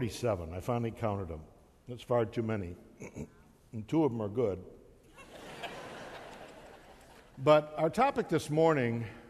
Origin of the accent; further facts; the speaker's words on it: Buffalo, New York, United States; I grew up right here in the Buffalo area, 275 Mill Street, graduated from Williamsville High School, which is now South.